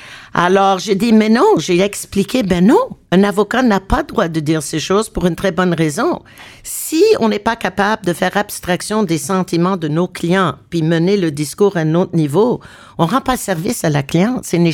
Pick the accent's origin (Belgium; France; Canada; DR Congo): Canada; Quebec; comme je suis Québécoise